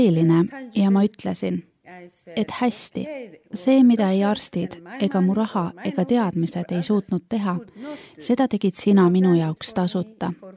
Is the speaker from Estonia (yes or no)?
no; Eritrea; Ma olen pärit Kirde-Aafrika väga väikesest riigist Eritreast, mis asub Punase mere kaldal.